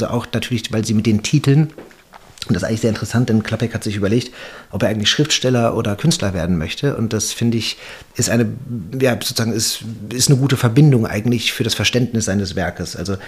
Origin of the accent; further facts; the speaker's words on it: Dortmund, North Rhine-Westphalia, Germany; Also als Dortmunder und dementsprechend Ruhrgebietler hat man